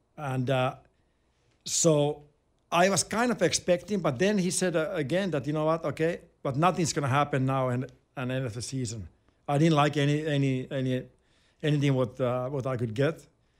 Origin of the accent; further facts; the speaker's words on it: Finland; English is a second language; growing up in Finland